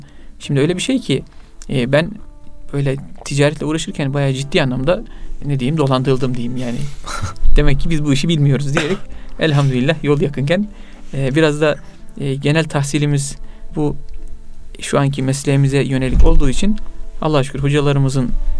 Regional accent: Antalya, Turkey; İşte biz tabii büyüklerimiz ticaret vesilesiyle Eskişehir'e gitmişler. Biz orada dünyaya gelmişiz. Daha sonra yine başka bir ticari teşebbüsle Antalya'ya gelmişler. Hayatımız Antalya'da geçti aslen. Büyük bir çoğunluğuyla. Yani hafızlığım, efendim İmam Hatip okumam vesaire hep Antalya.

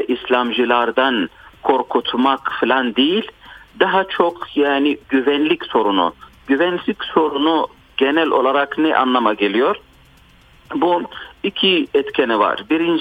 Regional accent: Tunisia; bunu bir Tunuslu olarak da yani ben bunlar anlatıyorum.

